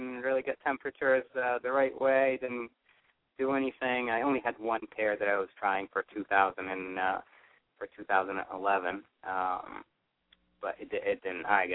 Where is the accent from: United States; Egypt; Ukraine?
Egypt; you know, I'm originally from Egypt, so, like, we were naming a lot of the stuff, you know, ancient Egyptian names